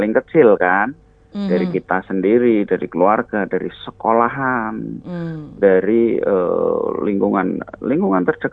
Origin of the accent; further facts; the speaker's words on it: Central Java, Indonesia; saya kan orang Jawa, saya dari Jawa Tengah